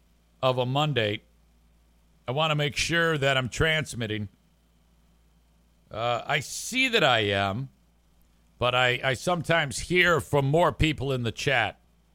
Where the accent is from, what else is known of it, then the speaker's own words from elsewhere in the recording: Detroit, Michigan, United States; Now, when I grew up in Detroit, there was a show called Bozo's Big Top.